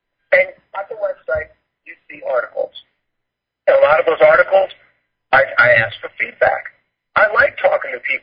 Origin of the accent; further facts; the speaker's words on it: United States; now in China; I'm in China. I'm an American. You're in America. I've been overseas, etc.